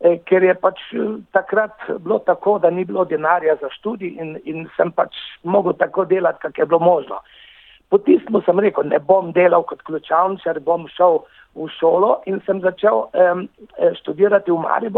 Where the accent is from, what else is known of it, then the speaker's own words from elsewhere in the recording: Dravograd, Carinthia, Slovenia; moved away; also born or lived in Paris, France / Austria; Prihajam iz Koroške, točno jo lahko rečem iz Dravograda.